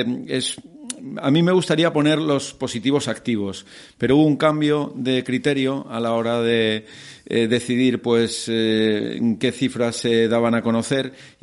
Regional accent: Balearic Islands, Spain; Nos reímos nosotros de nosotros mismos, yo me considero mallorquín también, ¿no?

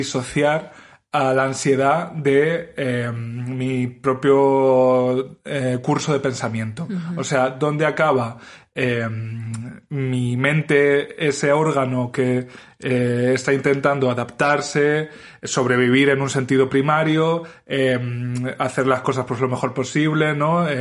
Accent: Spain; quiénes somos los españoles

